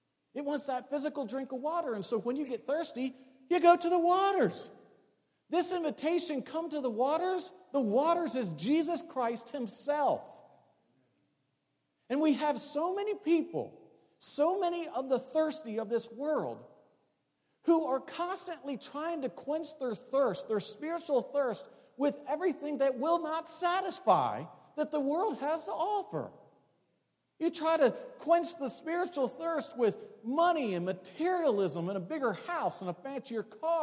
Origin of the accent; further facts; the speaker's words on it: Delaware, United States; Where I grew up in Delaware, we had a pond in our backyard out in the woods.